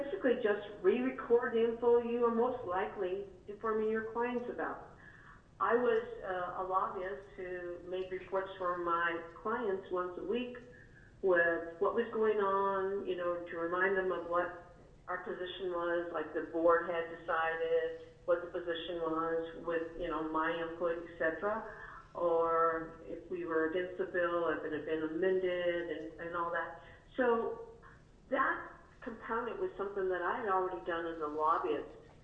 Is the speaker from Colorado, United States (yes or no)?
yes; Akron, Colorado, United States; I'm from Akron, Colorado.